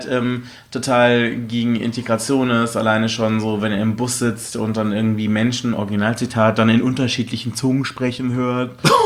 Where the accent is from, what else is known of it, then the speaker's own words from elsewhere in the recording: Germany; ja, ich bin Deutscher